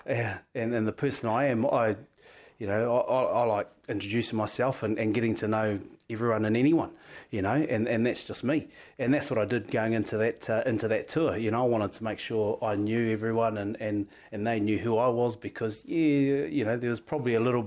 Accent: New Zealand; I'm a Kiwi. I'm from New Zealand and I love my country and this is me.

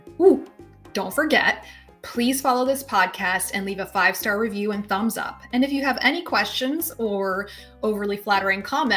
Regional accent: North Carolina, United States; now in Tampa, United States; I got to spend some time in North Carolina, the state where I was born, my home state

